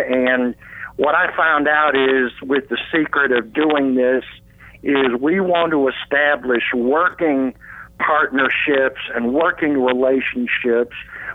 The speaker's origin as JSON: {"language": "English", "town": "Smithfield", "region": "North Carolina", "country": "United States", "said": "I am from Smithfield, North Carolina."}